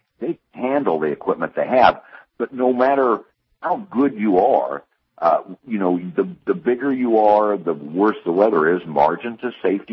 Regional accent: Midwest, United States; I'm from the Midwest. I used to truck in places like Pittsburgh

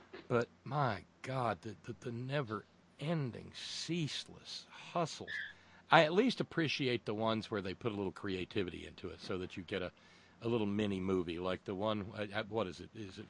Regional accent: the South, United States; I figured this one out a long time ago too, because I was raised in the South.

